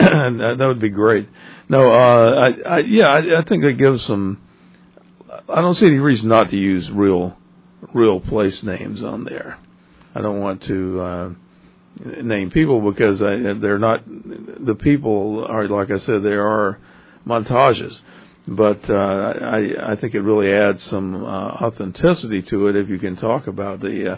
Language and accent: English; Fayetteville, North Carolina, United States; It was my hometown of Fayetteville, North Carolina. When I was a boy, the center of the town was the Market House.